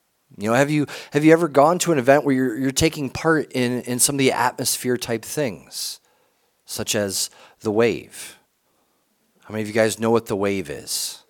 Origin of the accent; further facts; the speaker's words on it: Ohio, United States; growing up in Ohio, as close to Sandusky, which they have this place called Cedar Point, it's an amusement park